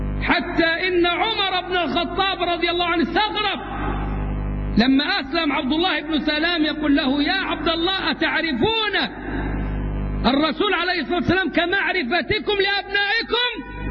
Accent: Egypt; سيما وقد أمنوا جانبنا كمصريين

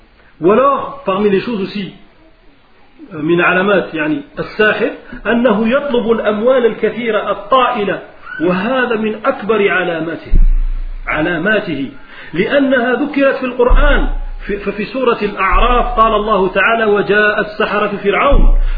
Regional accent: Algeria; Je suis algérien, c'est de ma famille.

